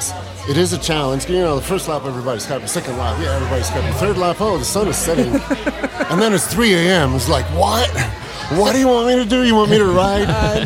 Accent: Dallas, Texas, United States; an impronounceable Polish name, okay. But I am from Dallas, Texas.

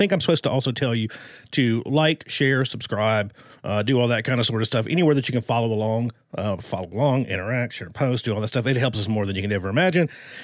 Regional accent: Appalachia, United States; And I'm a redneck from Appalachia.

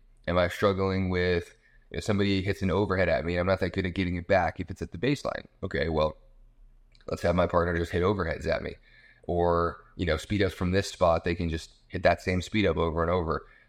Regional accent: Darien, Connecticut, United States; also born or lived in New York City; I was born in New York City. I grew up 30 minutes outside or 45 minutes outside of New York City in Darien, Connecticut.

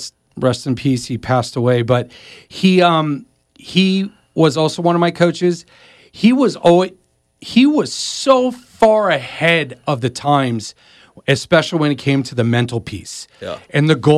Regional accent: Florida, United States; Growing up in South Florida as a swimmer, I had elite coaching.

